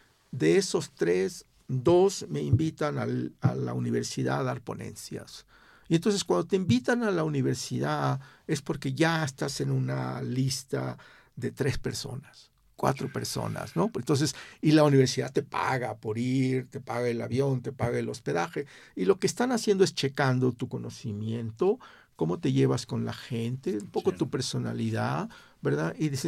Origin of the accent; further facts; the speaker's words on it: Mexico; yo soy latinex, latinoamericano, ¿no? O mexicano, ¿no?